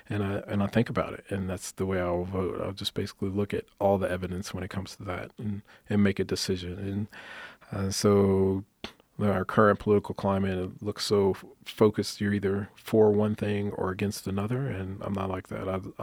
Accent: Dickinson, Texas, United States; also born or lived in Navasota, United States; So, originally born and raised in Texas, small, born in Dickinson, Texas, but I claim Dickinson and Navasota, Texas as my hometown. So just kind of small towns that I'm originally from.

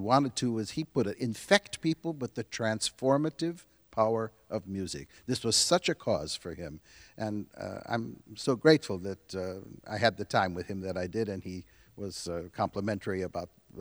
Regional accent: Chicago, Illinois, United States; accent: Chicago; Yes, with my Chicago accent.

